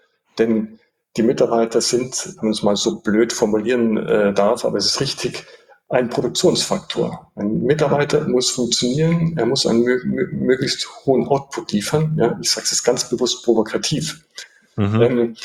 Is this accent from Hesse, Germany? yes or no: no; Munich, Bavaria, Germany; ich bin in München aufgewachsen, geboren und aufgewachsen. Und meine Eltern kamen aus dem Oberpfälzer Raum und aus dem Sudetenland. Das heißt, meine Mutter war Kind von Flüchtlingen